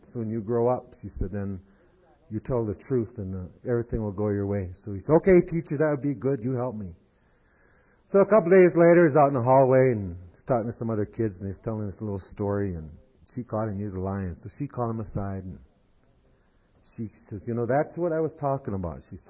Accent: United States; I am from the Mohican Nation

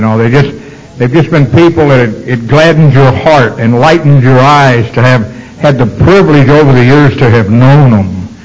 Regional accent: Louisville, Kentucky, United States; But I come from Louisville, Kentucky. I was born and raised there, and I tell you that because for me that's proper English.

